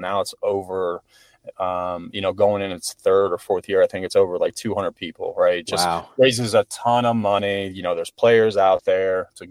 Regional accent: Youngstown, Ohio, United States; But growing up in Youngstown, Ohio, there's a big, you know, Irish, Italian culture there.

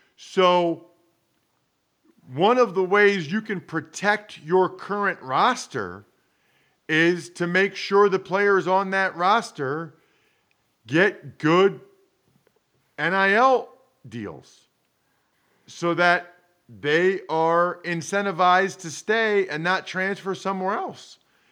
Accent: Reading, Pennsylvania, United States; He's from Reading. I'm from Reading.

